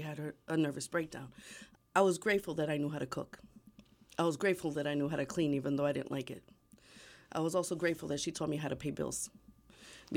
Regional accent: New York City, New York, United States; I grew up at a time where, you know, I grew up in a big city. I grew up in New York City, and mom was like a hawk.

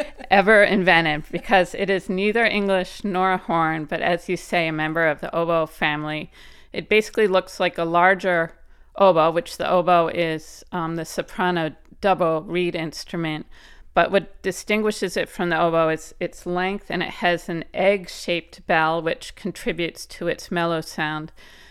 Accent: Winmore, Pennsylvania, United States; I grew up in Winmore, PA, and went to Springside School

